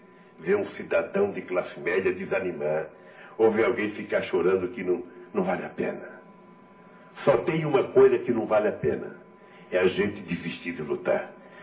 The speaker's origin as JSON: {"language": "Portuguese", "region": "Pernambuco", "country": "Brazil", "moved": "yes", "said": "quando eu vim de Pernambuco, meu pai tinha duas mulheres."}